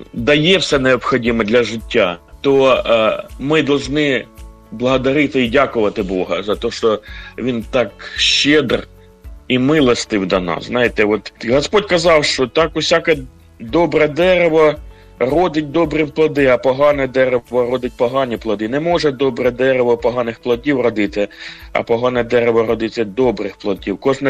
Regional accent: Kharkiv, Kharkiv Oblast, Ukraine; я з Харкова

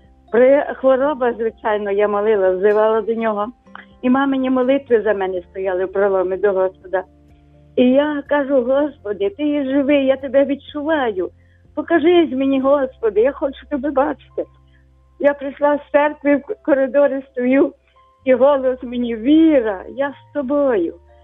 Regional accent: Ternopil Oblast, Ukraine; мама була віруюча, я з Тернопільщини.

